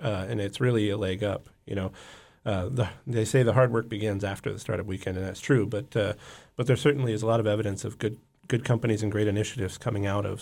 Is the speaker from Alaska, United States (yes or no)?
yes; Juneau, Alaska, United States; also born or lived in Bay Area; So I grew up in Juneau, but I recently moved back from the Bay Area